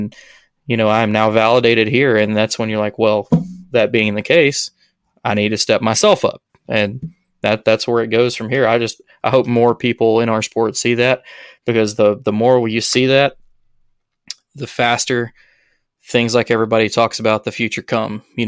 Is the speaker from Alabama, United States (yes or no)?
yes; Alabama, United States; I don't mind a Southern draw. I'm from Alabama.